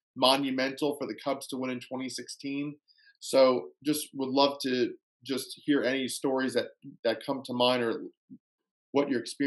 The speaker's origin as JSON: {"language": "English", "town": "Tampa", "region": "Florida", "country": "United States", "tie": "born or raised there", "said": "since I grew up in Tampa, family's originally from the New York area, Northern Jersey. So I love New York sports teams."}